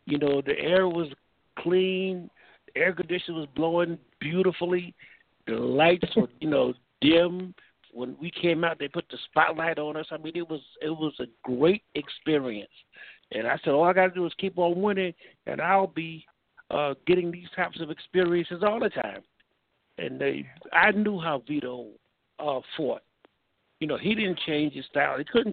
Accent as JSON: {"language": "English", "town": "Brooklyn", "region": "New York", "country": "United States", "tie": "born or raised there", "said": "I'm from Brooklyn, New York. That's my hometown."}